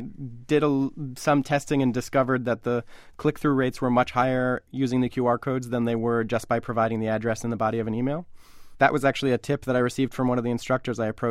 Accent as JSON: {"language": "English", "region": "Rhode Island", "country": "United States", "tie": "born or raised there", "said": "Patriots fan and a Rhode Island native, and I'm therefore more partial to a beer that's brewed in my home state."}